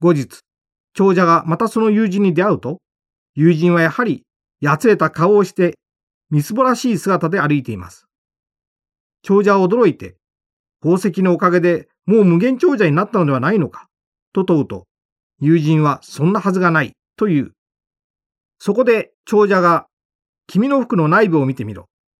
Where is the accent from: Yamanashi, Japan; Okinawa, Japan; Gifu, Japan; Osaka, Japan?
Gifu, Japan; Nakatsugawa; 私が生まれ育った岐阜県中津川市は、美しい山の緑と川の自然に恵まれ、どこに行っても子供が遊べる場所がたくさんありました。